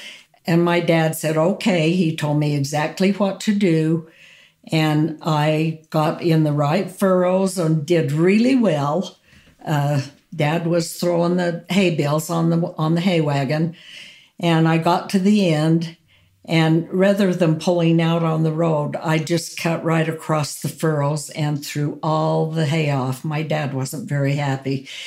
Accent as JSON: {"language": "English", "town": "Panguitch", "region": "Utah", "country": "United States", "tie": "born there", "said": "I'm 80 years old, just had my 80th birthday, and I was born in Pangwidge, Utah."}